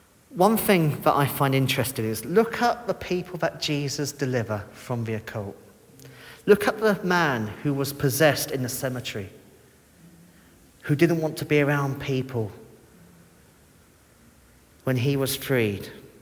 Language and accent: English; Canterbury, South East England, United Kingdom; born there; No, I'm English. I am, it doesn't matter if I want to be French, I'm not. I'm English, born in Canterbury, to English parents.